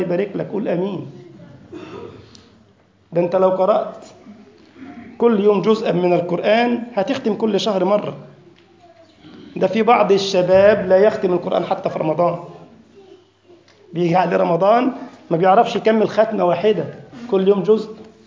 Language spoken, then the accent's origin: Arabic; Egypt; أعرف أخ لي طبيب ورئيس قسم جراحة في مستشفى جامعي عندنا في مصر